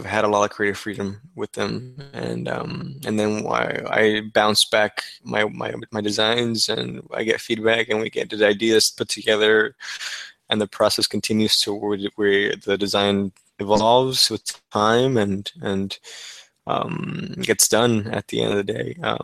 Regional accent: Texas, United States; I was able to agree to work from my hometown here in Texas

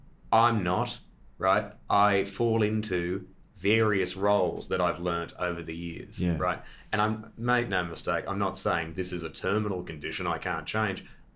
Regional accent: Australia; because I was a visitor from Australia, so the idea of free Wi-Fi, what a boom, what a novelty.

